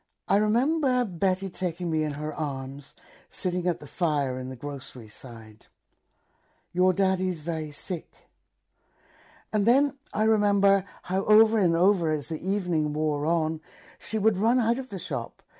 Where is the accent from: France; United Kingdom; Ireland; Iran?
Ireland; Ardara, Ulster; opposite the house where I grew up in Ardra, County Donegal.